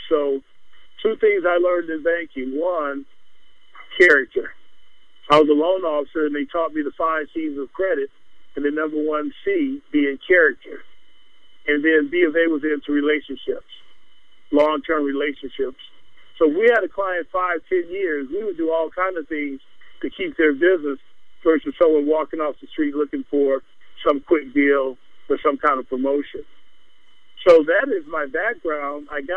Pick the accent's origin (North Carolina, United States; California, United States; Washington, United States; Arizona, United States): California, United States; Los Angeles; So I have roots in Texas. I love Texas. But I grew up in the South Bay part of Los Angeles, product of the LA Unified School District. Went to Gardena High School.